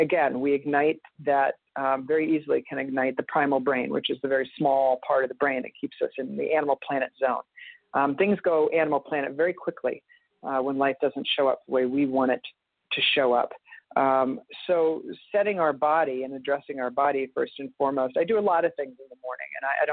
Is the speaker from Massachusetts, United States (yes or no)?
no; Long Island, New York, United States; I grew up in Long Island and grew up on the water.